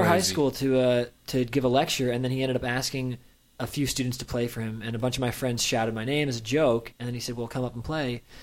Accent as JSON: {"language": "English", "town": "New York City", "region": "New York", "country": "United States", "tie": "born there", "said": "I mean, I grew up in a musical family. I was born in New York City."}